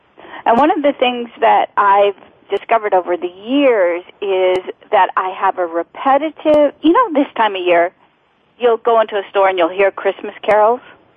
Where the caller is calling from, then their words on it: Oxford, South East England, United Kingdom; I'm calling from Oxford in England.